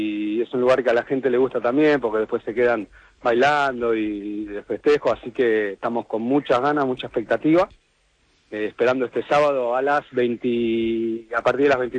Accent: Argentina; como somos los argentinos, nos gustan y somos barriales

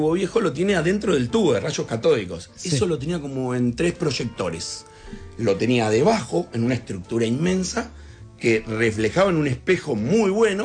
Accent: Hudson, Buenos Aires Province, Argentina; Soy de Hudson, gente que quede claro.

